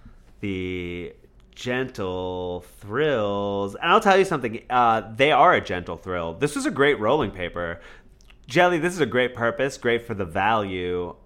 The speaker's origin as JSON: {"language": "English", "region": "Massachusetts", "country": "United States", "said": "And I was like, oh, I'm from Massachusetts."}